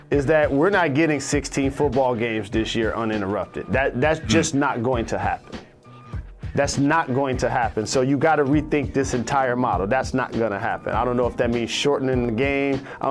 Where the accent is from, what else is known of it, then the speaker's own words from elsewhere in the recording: Detroit, Michigan, United States; Everyone knows how much I love my hometown. I boss up before every show. I say what up, though. I put on for the 313 to the fullest.